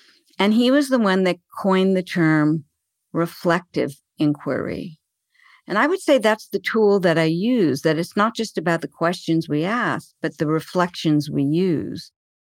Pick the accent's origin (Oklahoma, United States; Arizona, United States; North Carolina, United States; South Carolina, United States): Arizona, United States; But I grew up and I was born in Arizona, and I still live here.